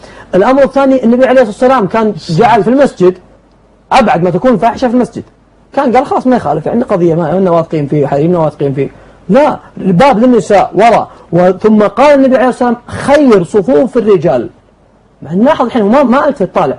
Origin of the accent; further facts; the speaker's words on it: Riyadh, Riyadh Province, Saudi Arabia; وعندنا في السعودية وعندنا في الرياض